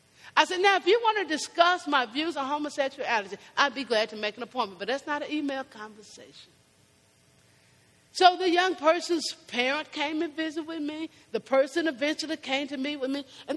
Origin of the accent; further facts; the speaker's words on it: Kentucky, United States; So you know what … did, because I'm from Kentucky.